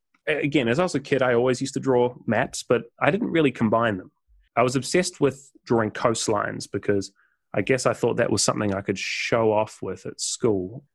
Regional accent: New Zealand; moved away as an adult; But then when I was 21, I moved from New Zealand to the US and to have a backpacking experience. And I ended up spending 2 years exploring across the US and Canada.

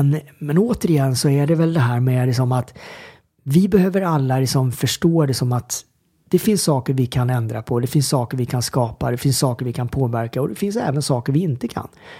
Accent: Sweden; det har jag faktiskt varit hemma i Sverige

